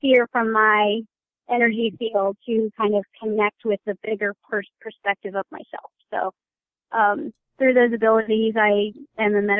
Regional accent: Los Angeles, California, United States; now in Kansas City, United States; Yep, sunny L.A. Yep. Yeah. Yes, L.A. girl. So I've been here for about 6 years now in Kansas City.

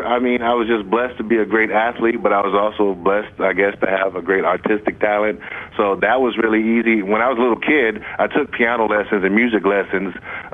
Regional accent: San Francisco, California, United States; I've been a B-boy ever since I was growing up in San Francisco as a San Francisco street breaker.

